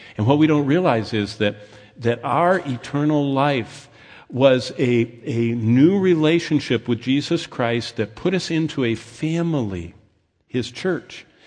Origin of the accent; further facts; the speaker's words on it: Lansing, United States; I remember we grew up in Lansing